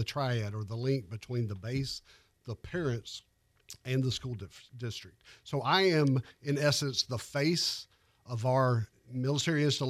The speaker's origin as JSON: {"language": "English", "town": "Cantonment", "region": "Florida", "country": "United States", "tie": "born or raised there", "said": "I happen to be a product of Escambia County, Florida. I grew up in Cantonment."}